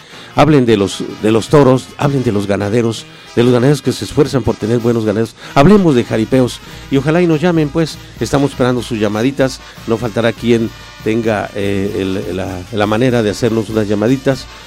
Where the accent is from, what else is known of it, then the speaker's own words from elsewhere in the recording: Oaxaca, Mexico; esa historia nos dice que existimos como pueblo mixteco, como oaxaqueños, como mexicanos.